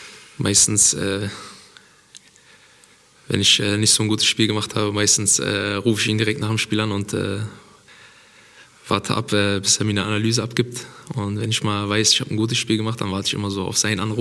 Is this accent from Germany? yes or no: yes; Berlin, Germany; Ja, ich bin in Berlin geboren, relativ zentral in Berlin auch, im Wedding. Für den einen oder anderen sagt das bestimmt was. Ja, da bin ich groß geworden, wohne bis heute immer noch dort, kann man sagen.